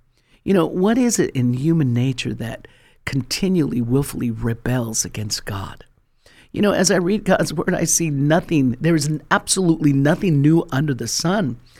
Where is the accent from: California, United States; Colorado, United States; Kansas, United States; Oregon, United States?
Colorado, United States; You know, I was originally born and raised in Colorado, and I don't know if you've ever been to the Colorado Rocky Mountains.